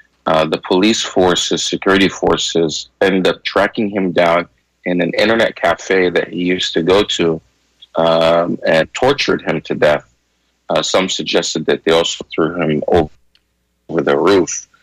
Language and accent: English; Egypt; now in United States; because I'm from Egypt originally, I had been monitoring what was happening there.